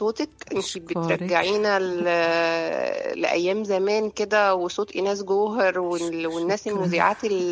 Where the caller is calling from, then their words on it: Cairo, Cairo Governorate, Egypt; انا بكلمكم من هنا من القاهره